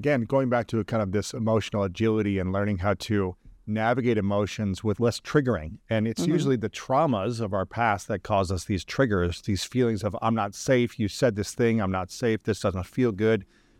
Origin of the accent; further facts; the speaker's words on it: Ohio, United States; as a male growing up in Ohio, I was never able to express my emotions of sadness or fear or worry or concern without being made fun